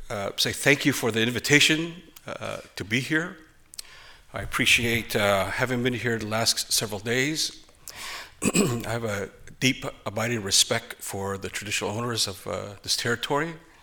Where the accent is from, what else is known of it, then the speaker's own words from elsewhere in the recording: Navajo Nation, United States; I come from the Navajo Nation, and we number 300,000 people.